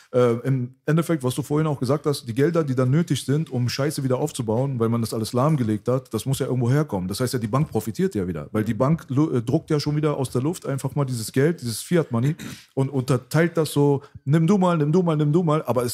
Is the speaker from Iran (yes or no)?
yes; Iran; ich bin Iraner